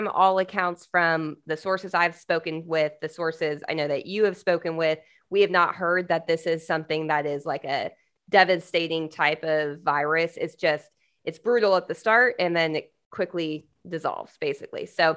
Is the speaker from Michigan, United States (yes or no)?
yes; Michigan, United States; Why? Because I'm from Michigan. So my homer.